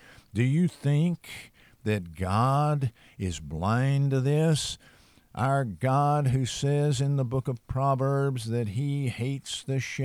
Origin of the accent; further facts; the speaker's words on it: United States; I am obviously an American. My people came to this country largely from Ireland, but we came a long time ago.